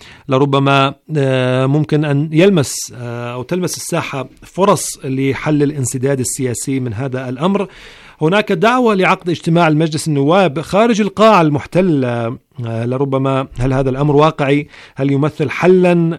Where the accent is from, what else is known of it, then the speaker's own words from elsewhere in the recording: Iraq; كما تعلمنا من التجربة كعراقيين